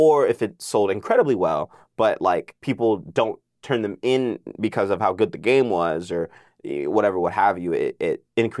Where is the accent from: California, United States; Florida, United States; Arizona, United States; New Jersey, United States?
California, United States; Carson; Carson. I grew up out here. I grew up in Carson. So I've lived in Carson for most of my life, like until like a few years ago.